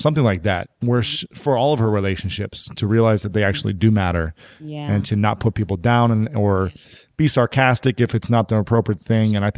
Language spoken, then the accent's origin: English; Ohio, United States; It's just a shame that you're from Michigan, because I'm from Ohio, but I won't hold it against you.